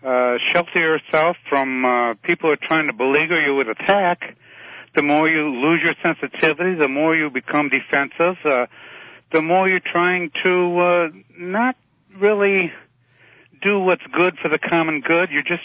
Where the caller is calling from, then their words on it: Michigan, United States; Yeah, this is … from Michigan.